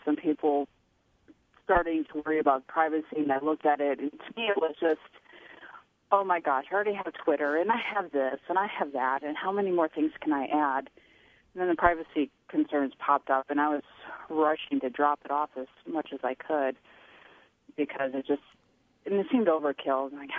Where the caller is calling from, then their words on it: Omaha, Nebraska, United States; Calling from Nebraska.